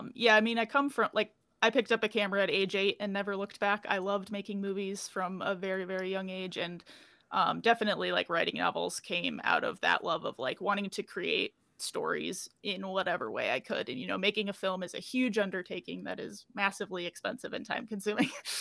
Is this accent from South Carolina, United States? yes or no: no; Iowa, United States; So Iowa had a big film incentive, and I'm from Iowa originally.